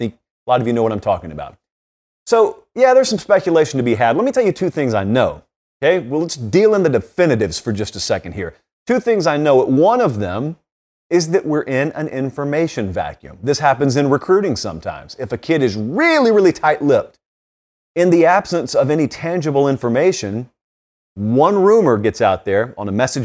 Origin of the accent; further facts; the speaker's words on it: the South, United States; I was raised in the South. I was raised to not exactly view that Golden Dome in the most endearing of fashions.